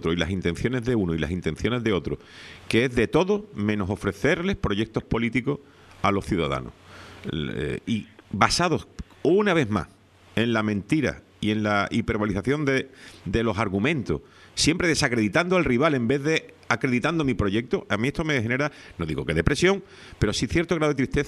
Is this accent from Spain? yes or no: yes; Spain; no soy un, y no más soy un español extraordinario ni un chaquetero